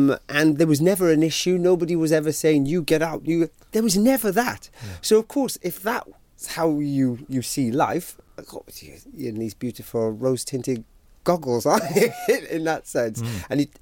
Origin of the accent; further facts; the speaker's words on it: Wales, United Kingdom; Okay, so in South Wales